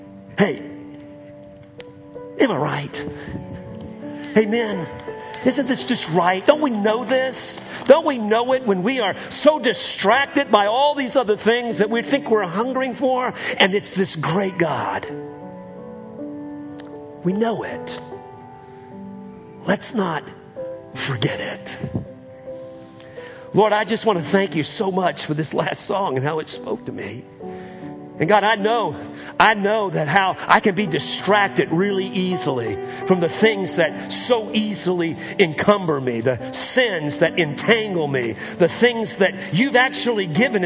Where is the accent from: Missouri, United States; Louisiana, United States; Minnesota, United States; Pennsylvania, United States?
Louisiana, United States; New Orleans; You know, I grew up in New Orleans, Louisiana, and as a kid, we loved Mardi Gras.